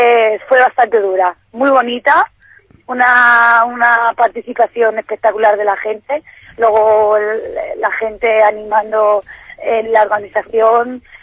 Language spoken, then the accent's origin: Spanish; Spain; yo me coloqué en esta posición y siendo primera española